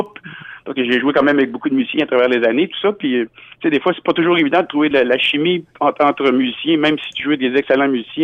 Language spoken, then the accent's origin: French; Quebec, Canada; Je viens de l'Abitibi, puis quand j'étais jeune, là, la radio qu'on avait, il n'y avait pas beaucoup de postes de radio, mais il y en avait un francophone. Je viens du Témiscamingue.